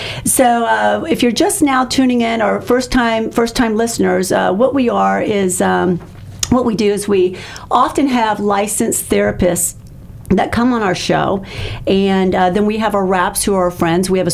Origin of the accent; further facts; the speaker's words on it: Tampa, Florida, United States; And the people that are here, we're natives from Tampa.